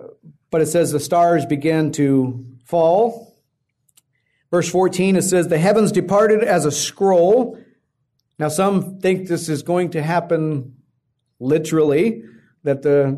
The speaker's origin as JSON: {"language": "English", "region": "Midwest", "country": "United States", "tie": "born or raised there", "said": "growing up in the Midwest, I saw tornadoes."}